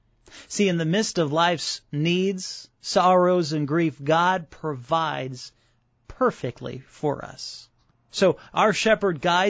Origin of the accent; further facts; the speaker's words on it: Chicago, Illinois, United States; Hey, I grew up in Chicago, so I mean, you know, you don't know what a pasture is when you're growing up in the big city